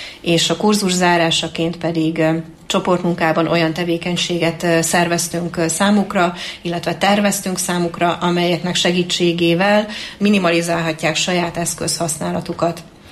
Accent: Hungary; lengyelek, spanyolok, görögök és én egyetlen magyarként

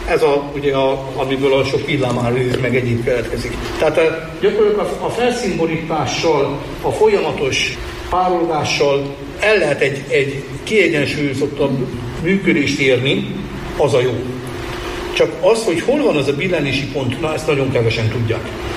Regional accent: Hungary; én még áltételen Balaton mellett nőttem fel.

